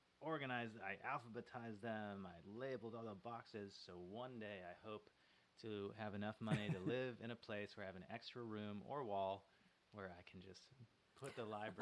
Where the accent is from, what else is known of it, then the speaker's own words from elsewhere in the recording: Boston, Massachusetts, United States; Going to my locals in Boston. I'm from the Boston area, so Newbury Comics was like my...